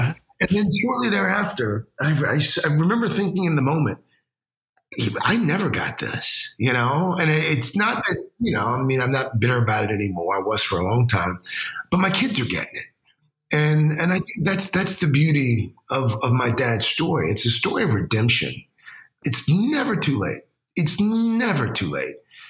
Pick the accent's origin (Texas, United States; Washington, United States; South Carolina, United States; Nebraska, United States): South Carolina, United States; when I was growing up, I grew up in South Carolina. And culturally, I think it's also a little different. You know, you grow up a black kid in South Carolina